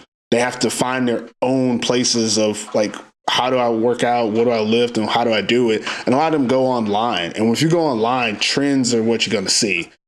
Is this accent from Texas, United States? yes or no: yes; Texas, United States; I'm from Texas, so obviously we weren't doing a lot.